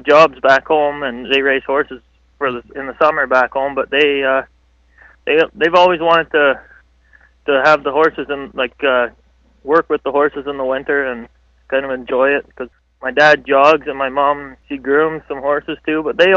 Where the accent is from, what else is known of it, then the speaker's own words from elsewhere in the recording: Manitoba, Canada; But that's back home. I'm originally from Manitoba.